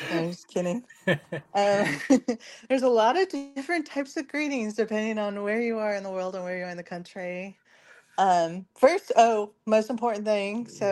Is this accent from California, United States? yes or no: yes; California, United States; I know a lot of Marines because I'm from SoCal and Camp Pendleton is down in SoCal